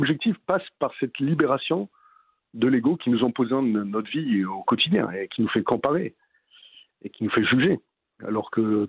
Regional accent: Berkane, Oriental, Morocco; born there; Je suis né à Berkane, je suis berkanais.

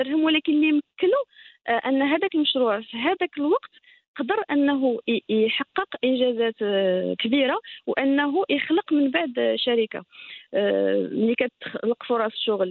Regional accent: Morocco; خصوصا عندنا في المغرب

